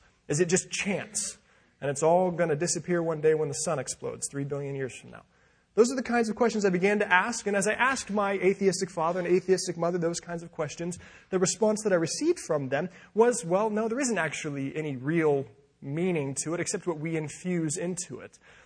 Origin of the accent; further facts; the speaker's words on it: Colorado, United States; Growing up in Colorado, I love the ocean. There's not a lot of ocean around in Colorado, so I began looking west.